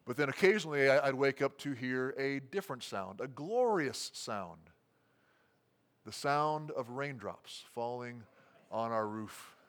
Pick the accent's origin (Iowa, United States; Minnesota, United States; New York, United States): Iowa, United States; I grew up in Northwest Iowa